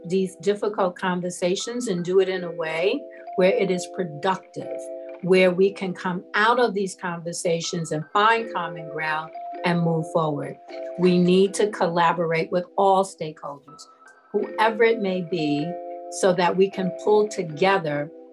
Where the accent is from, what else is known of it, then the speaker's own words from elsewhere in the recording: New York City, New York, United States; I'm just a girl from Harlem. I grew up in New York City.